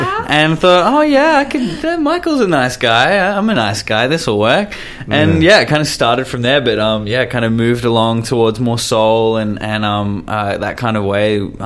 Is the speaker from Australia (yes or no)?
yes; Melbourne, Victoria, Australia; I'm from Melbourne.